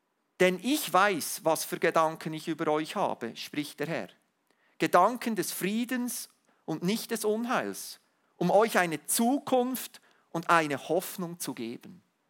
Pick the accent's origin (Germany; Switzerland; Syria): Switzerland; Wie lange sind wir jetzt in dieser Corona-Krise als Schweizer?